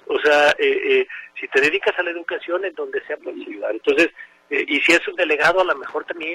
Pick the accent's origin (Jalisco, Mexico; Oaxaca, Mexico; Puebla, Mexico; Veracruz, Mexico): Jalisco, Mexico; si me van a ver como mexicano ayudándole, o desde Jalisco ayudándole